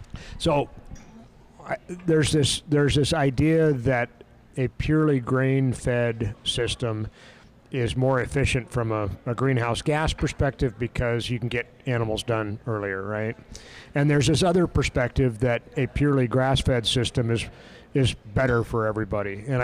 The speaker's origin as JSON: {"language": "English", "region": "California", "country": "United States", "tie": "born or raised there", "said": "If I think about where I grew up in Tuolumne County in the foothills south of where I live now, it was grazing land and timberland"}